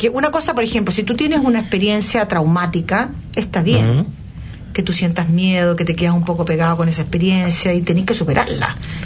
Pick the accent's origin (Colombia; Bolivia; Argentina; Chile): Chile; Yo siempre pienso, nosotros en general los chilenos, yo no me siento muy chileno en ese sentido, nos cuesta expresarnos